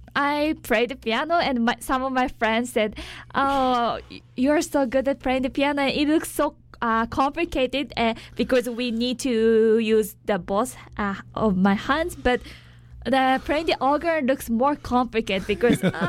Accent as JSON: {"language": "English", "country": "Japan", "said": "So because I'm from Japan, I hope she'll come to Japan again in the future."}